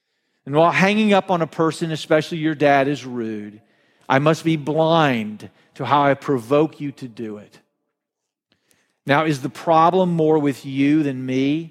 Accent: Texas, United States; I'm Texan, so I let him have it.

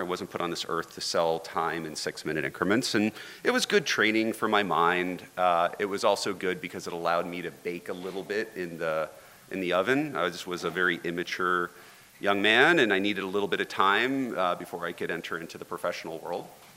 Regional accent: Florida, United States; So I'm from Florida. Born and raised to a family that I would say is on the shabby side of middle class.

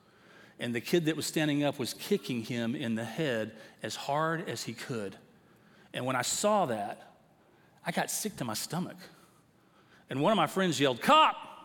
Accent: Tyler, Texas, United States; And I grew up in Tyler, Texas, so not far from here.

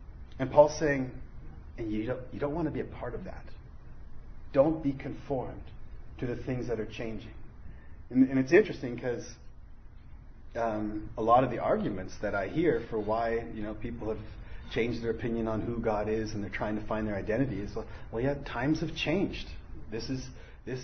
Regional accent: Germany; also born or lived in Austria; I grew up in Germany and Austria as a child, so I could speak a little bit of German from the times that we were there

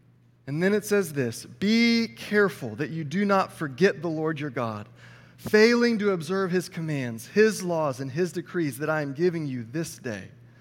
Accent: Texas, United States; I was raised in Texas. Born in Texas, have lived in Texas my whole life.

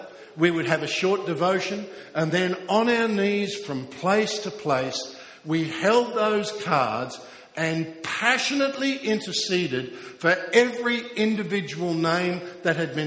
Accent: Australia; because I'm an Australian, I have a greater responsibility here than for anywhere else on the earth.

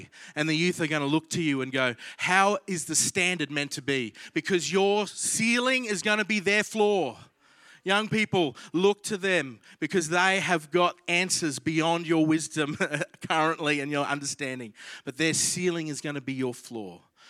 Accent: Innisfail, Queensland, Australia; Now, I've grown up in church in my life. I grew up in INC in Innisfail in North Queensland, hence why we moved to Cairns

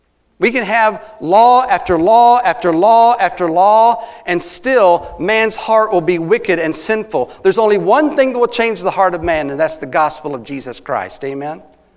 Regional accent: United States; I mean, as an American, if we don't demand our rights

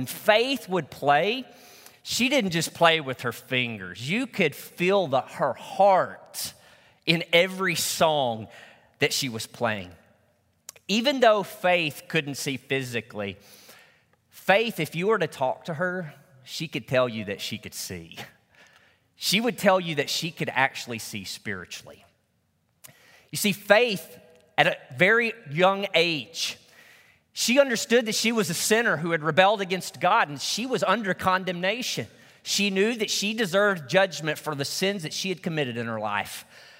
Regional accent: Arkansas, United States; The small country church that I grew up in Northeast Arkansas, Providence Baptist Church, was blessed to have a phenomenal pianist.

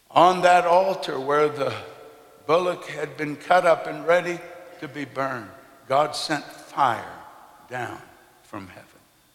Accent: Kolkata, West Bengal, India; born there; I was born in Calcutta, India, and two Pentecostal midwives helped my mama bring me into the world in a mission house in Calcutta.

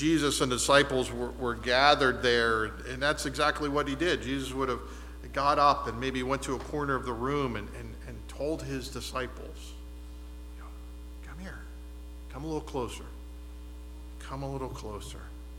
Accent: Erie, Pennsylvania, United States; Growing up in Erie, and I was in the band, and so, you know, every time we had a parade, we always had the Shriners.

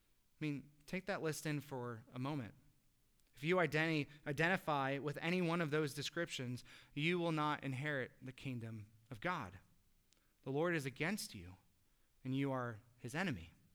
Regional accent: Chicago, Illinois, United States; And I'm from Chicago, so that rarely ever happens, all right?

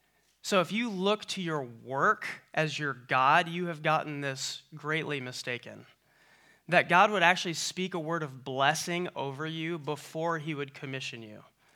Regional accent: Iowa, United States; And then because we're from rural Iowa, we say, oh, you must know so-and-so from this small town.

